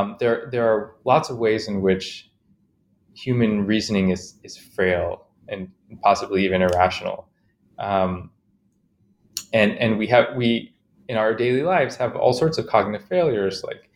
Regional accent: Chicago, Illinois, United States; I grew up in Chicago, mostly, and I had a kind of interesting upbringing because I saw perspectives from both the sciences and art and literature.

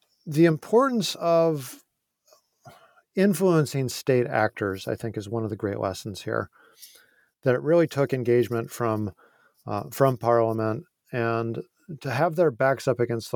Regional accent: United States; because I'm not Jamaican, I'm American.

